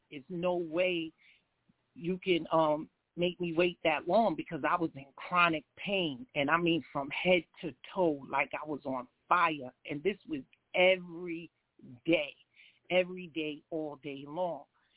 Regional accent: Freeport, New York, United States; I'm from Freeport, New York

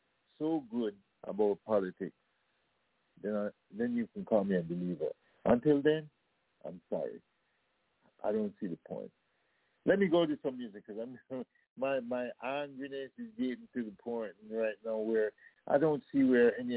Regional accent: Jamaica; Our nerves have been wrecked because we're both from Jamaica and we understand it

